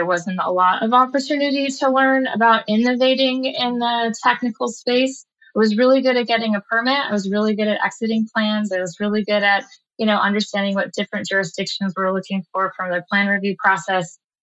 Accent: Eugene, Oregon, United States; I grew up in Eugene, Oregon, and the U of O has a really wonderful architecture program.

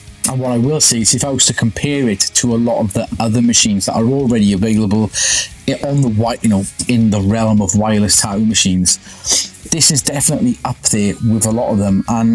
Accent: Wales, United Kingdom; I'm not Spanish. I'm Welsh.

